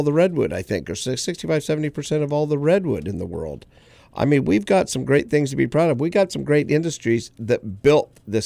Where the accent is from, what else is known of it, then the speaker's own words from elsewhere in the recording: California, United States; I'll go to a state conference and or even to a national and mention I'm from Humboldt.